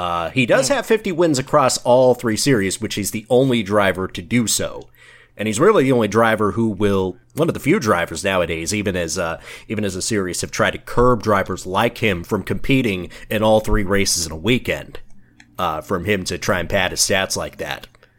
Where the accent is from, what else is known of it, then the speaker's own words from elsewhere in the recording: United States; Oh, just because I'm the American who lives in the Southeast, just because that I have to get to NASCAR coverage.